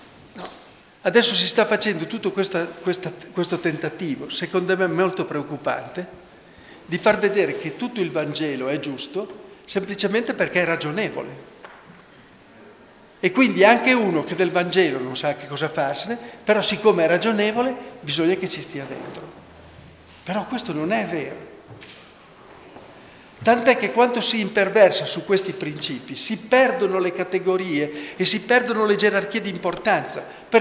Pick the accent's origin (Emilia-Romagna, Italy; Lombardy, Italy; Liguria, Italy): Lombardy, Italy; Io sono un lombardo.